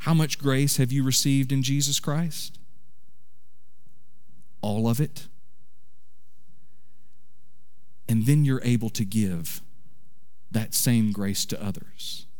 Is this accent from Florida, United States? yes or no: yes; Florida, United States; I'm from Florida, and the thing that I love about the flight that we take to Florida when we're able to do that is that it is 1 hour long.